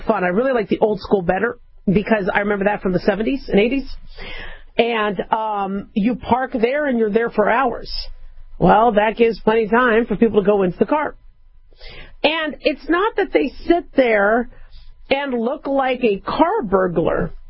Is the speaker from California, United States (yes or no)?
yes; Los Angeles, California, United States; born there; I mean, I was born in Southern California. I just say I was born in L.A.